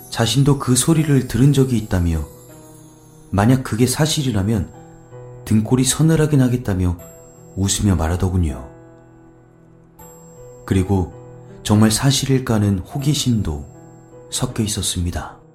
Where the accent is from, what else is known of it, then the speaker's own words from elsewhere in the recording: Busan, South Korea; 부산 동래구 있는 사직동은 저의 고향입니다. 사직 야구장이 있는 곳이라고 하면 다들 이해하시리라 생각이 듭니다.